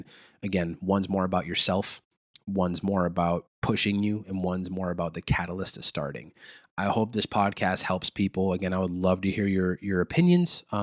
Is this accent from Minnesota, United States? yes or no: yes; Prior Lake, Minnesota, United States; And then when I grew up in Prior Lake Savage area, that taught me the harsh realities of life